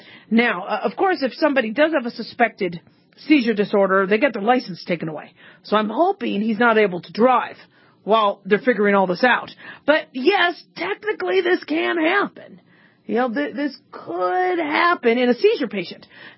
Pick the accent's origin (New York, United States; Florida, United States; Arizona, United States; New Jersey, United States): Arizona, United States; Phoenix; when I grew up in Phoenix, Arizona, there was this commercial